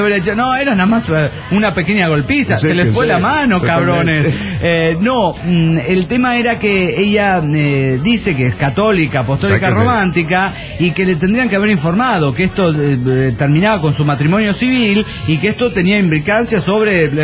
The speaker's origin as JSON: {"language": "Spanish", "region": "Mexico City", "country": "Mexico", "said": "del DF Mexicano."}